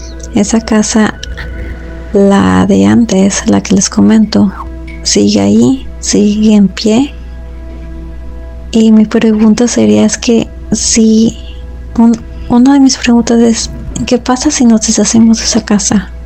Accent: Michoacán, Mexico; now in Texas, United States; La vez pasada no les comenté de dónde soy. Soy de Michoacán, aunque ahorita nos encontramos aquí en Texas.

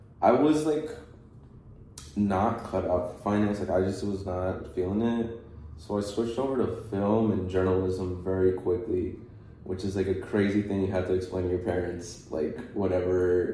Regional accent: Dallas, Texas, United States; I was born in Dallas, Texas, man.

